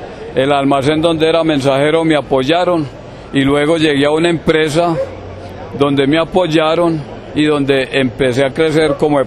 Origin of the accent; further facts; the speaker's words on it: Medellín, Antioquia, Colombia; also born or lived in Don Matías; Vea, yo soy del departamento de Antioquia. Sí. Nací en el municipio de Don Matías. Tengo 73 años.